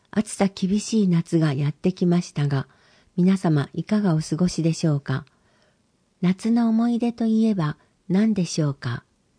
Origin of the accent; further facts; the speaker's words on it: Shikanoshima, Fukuoka, Japan; 私の実家は鹿の島の広で、海でいつでも泳げる環境でした。